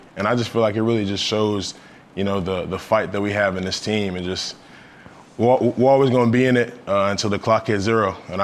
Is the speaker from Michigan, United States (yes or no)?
no; Charlotte, North Carolina, United States; You know, I'm from Charlotte, so I have a lot of friends that go to state as well.